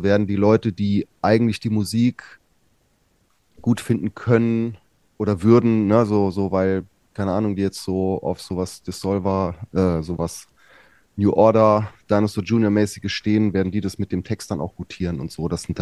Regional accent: Honzrath, Saarland, Germany; now in Cologne, Germany; Ich komme wie du ursprünglich aus dem Saarland, bin in Dillingsaar geboren, in Honsrath aufgewachsen.

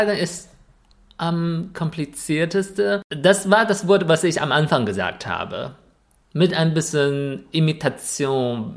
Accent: China; ich als Chinese, wenn ich langsam 35 werde

